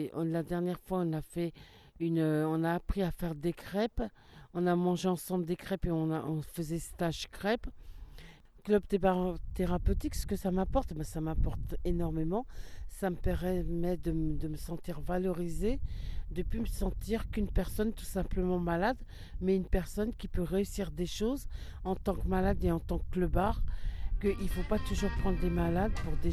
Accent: Villiers-sur-Marne, Île-de-France, France; Moi, je viens de Villiers-sur-Marne, 94, Val-de-Marne.

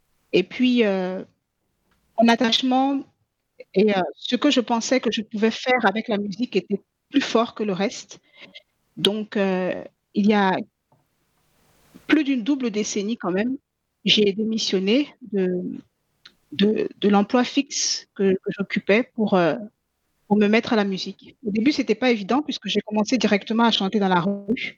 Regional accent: Côte d’Ivoire; also born or lived in Caribbean; now in France; J'ai grandi en Côte d'Ivoire. J'ai vécu dans les Caraïbes également, avant de m'installer en France, qui à la base est le pays où je suis née.

